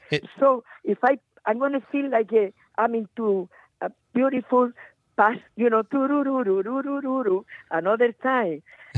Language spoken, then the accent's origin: English; Murcia, Region of Murcia, Spain; born there; English is a second language; I was born in Murcia, a little town, now it's a city, in the south. And we have farm, big farm.